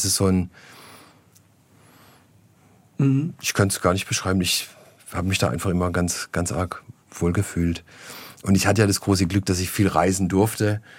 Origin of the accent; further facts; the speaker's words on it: Baden-Württemberg, Germany; Ich bin schon so ein Junge aus dem Schwarzwald, der sich da nach wie vor unglaublich wohlfühlt. Ich bin im Wald groß geworden. Also meine Großmutter hat nach dem Krieg so ein altes Schützenhaus übernommen auf einem Dorf, und da bin ich groß geworden.